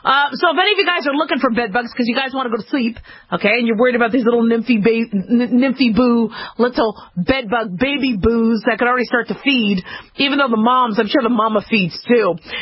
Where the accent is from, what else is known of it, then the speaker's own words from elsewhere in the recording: Phoenix, Arizona, United States; also born or lived in Los Angeles / Las Vegas; You know, I grew up in Phoenix, Arizona. I was born in L.A., but I spent most of my years in Phoenix, Arizona, and Las Vegas, Nevada.